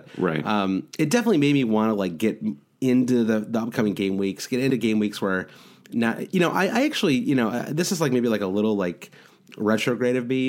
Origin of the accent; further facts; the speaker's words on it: Midwest, United States; But I'm also from the Midwest, so I sound kind of nasal no matter what.